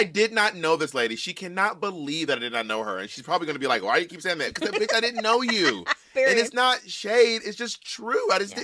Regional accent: Atlanta, Georgia, United States; moved away as an adult; also born or lived in New York City; now in Hollywood, United States; I am from Atlanta. I lived in New York City for 12 years. I live in Hollywood right now.

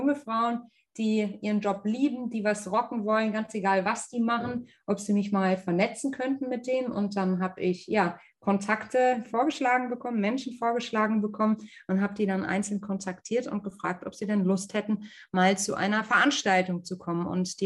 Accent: Munich, Bavaria, Germany; born there; now in Hamburg, Germany; Ich bin gebürtige Münchnerin, bin nach Hamburg gezogen

